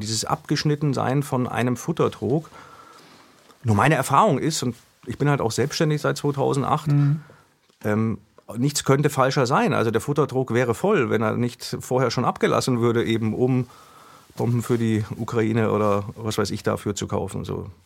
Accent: Bavaria, Germany; ich komme ja aus Bayern

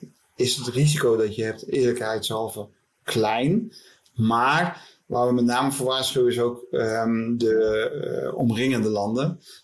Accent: Swifterbant, Flevoland, Netherlands; born there; dus van Zwifterband, onze geboorteplaats

